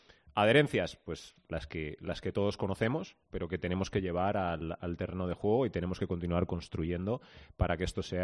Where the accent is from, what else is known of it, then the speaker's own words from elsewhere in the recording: Asturias, Spain; la rivalidad que se tiene en el día a día como asturianos